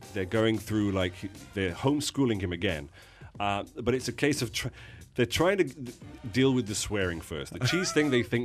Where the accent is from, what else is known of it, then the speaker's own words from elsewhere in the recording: Chesterfield, East Midlands, United Kingdom; moved away; It's from my hometown back in the UK, in Chesterfield.